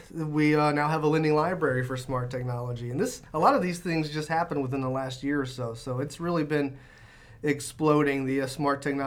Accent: Satsuma, United States; The name of my hometown is Satsuma, which is a citrus fruit that many people probably have never heard of, but they grow them down there.

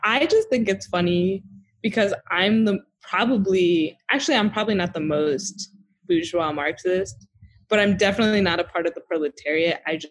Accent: New Jersey, United States; Yeah, I'm also from Jersey, don't know how Pennsylvania.

